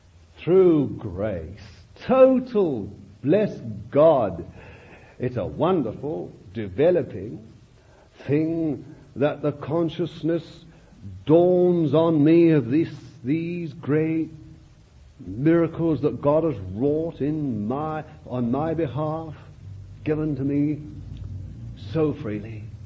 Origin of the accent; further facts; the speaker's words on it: London, United Kingdom; born there; but then I was born in the East End of London. You see, terrible place.